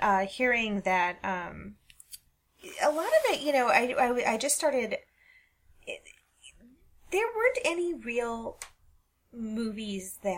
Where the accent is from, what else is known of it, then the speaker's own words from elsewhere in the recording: Minnesota, United States; but it's in Wisconsin, and I'm from Minnesota.